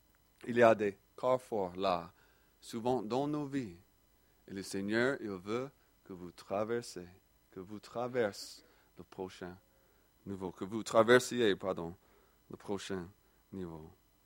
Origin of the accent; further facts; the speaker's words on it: Champigny-sur-Marne, Île-de-France, France; accent: petit accent; Vous allez constater très vite que j'ai un petit accent. Et c'est vrai, je viens de Champigny-sur-Marne.